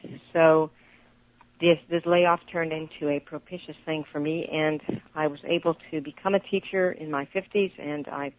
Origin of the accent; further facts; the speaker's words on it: Berkeley, California, United States; Well, actually, I grew up in Berkeley, but I went to San Francisco State College. It was before it was a university. I went to Berkeley High School.